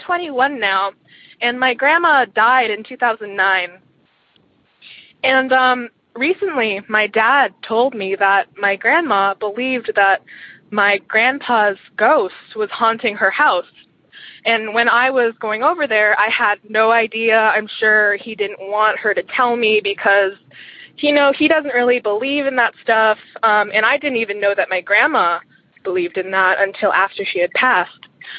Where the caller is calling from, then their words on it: Eugene, Oregon, United States; I'm calling from Eugene, Oregon.